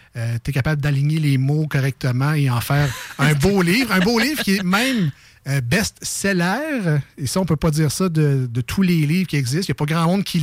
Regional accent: L'Ange-Gardien, Quebec, Canada; je retourne chez nous à l'Ange Gardien tantôt

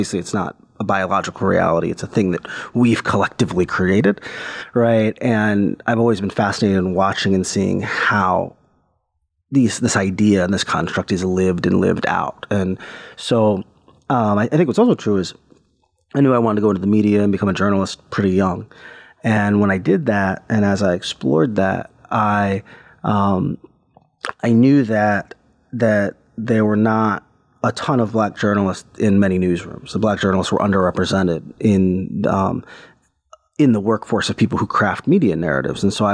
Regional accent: Ohio, United States; I grew up in Ohio, which was at the time one of the key swing states in America.

